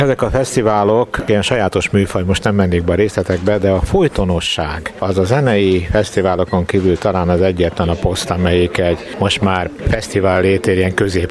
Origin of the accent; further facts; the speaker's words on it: Budapest, Hungary; Mondjuk én egy budapesti vagyok